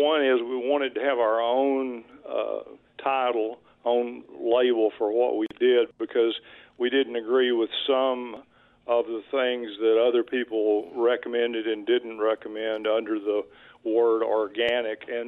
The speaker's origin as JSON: {"language": "English", "town": "Pittsburg", "region": "Texas", "country": "United States", "said": "I'm from Pittsburgh, Texas, over in East Texas, and my family was in the sweet potato business and the fruit tree business."}